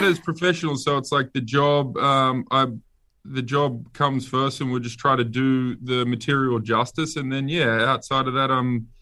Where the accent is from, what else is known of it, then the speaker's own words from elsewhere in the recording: New South Wales, Australia; Because I'm from another state. I'm from New South Wales.